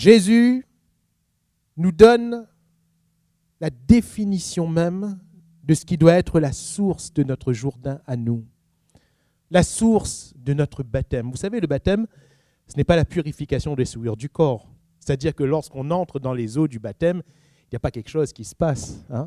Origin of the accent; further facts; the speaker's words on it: Réunion; Mais de là où je viens, à l'île de la Réunion, ou même dans la France, dans tout ce monde occidental, en Europe